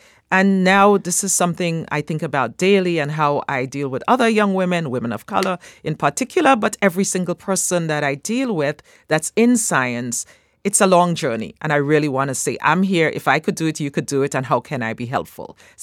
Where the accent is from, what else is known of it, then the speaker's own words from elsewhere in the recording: Grenada; also born or lived in Aruba; I grew up in Grenada.